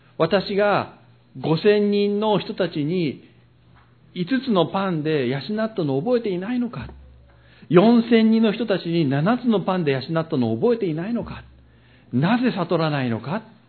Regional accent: Aichi, Japan; 私愛知県の出身ですけれども

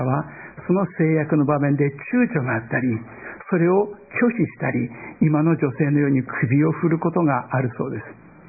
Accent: northern Japan, Japan; born there; 私は、日本の北で、生まれました。

